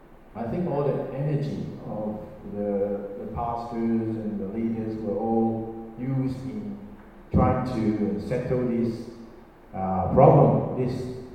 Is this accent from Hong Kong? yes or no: yes; Hong Kong; In Hong Kong, sorry, I was from Hong Kong, and I'm from Hong Kong, and they do a lot of those things.